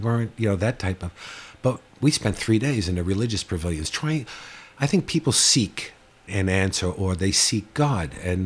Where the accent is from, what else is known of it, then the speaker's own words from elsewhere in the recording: New York, United States; I found my brothers in the local malt shop or candy store, since we're from New York, having coffee and English muffins.